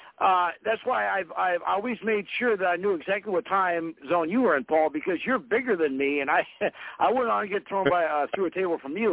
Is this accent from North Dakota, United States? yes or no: yes; Fargo, North Dakota, United States; the reason why Thomas Jane is so loved here in my hometown of Fargo, North Dakota